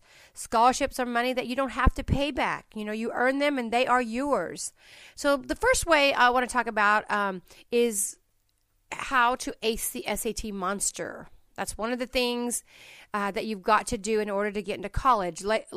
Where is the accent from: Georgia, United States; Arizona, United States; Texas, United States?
Texas, United States; A little bit about myself. I am from Texas, so you may get to hear little y'alls here and there, so bear with me.